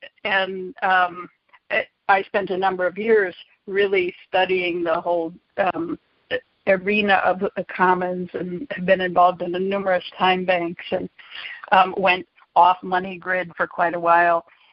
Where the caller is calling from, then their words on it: San Jose, California, United States; I'm calling in from San Jose, California in the United States.